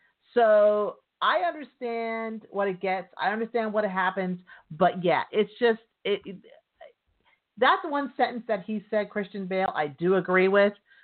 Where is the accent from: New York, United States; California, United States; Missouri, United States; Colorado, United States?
New York, United States; I'm from New York. Trust me. Any nationality, anything you want in New York, is there in New York.